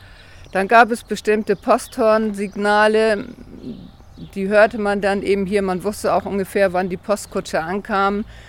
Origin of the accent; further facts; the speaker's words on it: Fintel, Lower Saxony, Germany; auch meine Heimatgemeinde Fintel.